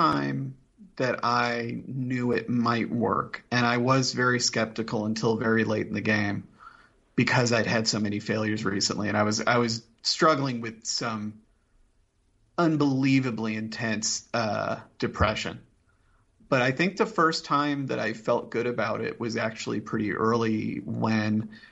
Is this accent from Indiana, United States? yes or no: yes; Indianapolis, Indiana, United States; So I grew up in Indianapolis.